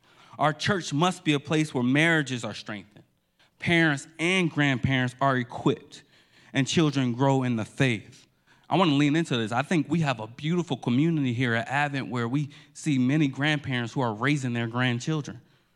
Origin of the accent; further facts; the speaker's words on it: New Jersey, United States; I'm from Jersey. We say Baltimore.